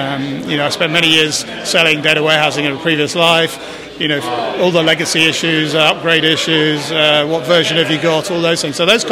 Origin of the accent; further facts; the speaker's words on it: United Kingdom; accent: British; being British with a British accent